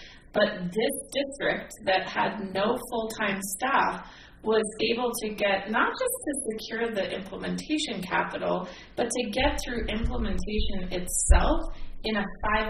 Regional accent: Oregon, United States; One of the districts that I love, I'm from Central Oregon

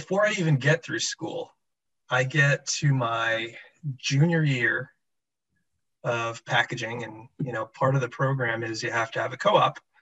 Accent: Queens, New York, United States; born and raised in New York, Queens.

